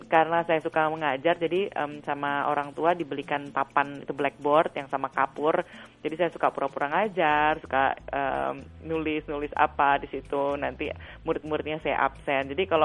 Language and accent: Indonesian; Java, Indonesia; lahir dan besar di Indonesia, terutama di budaya Jawa